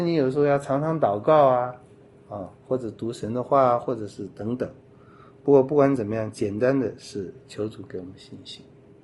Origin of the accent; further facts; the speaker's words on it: China; 我们中国人不是，中国人不大喜欢运动，不大喜欢跑啊跳啊，我觉得是西方来了我们才比较注重体育。